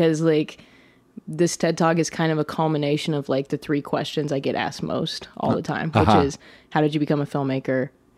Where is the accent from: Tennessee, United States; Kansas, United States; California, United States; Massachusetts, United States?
Kansas, United States; Kansas City; I'm from the Kansas side, but it's all Kansas City.